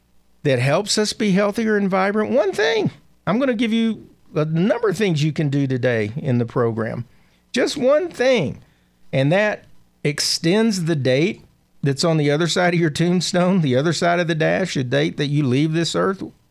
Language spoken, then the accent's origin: English; Arkansas, United States; We're weird in the South. I'm from Arkansas.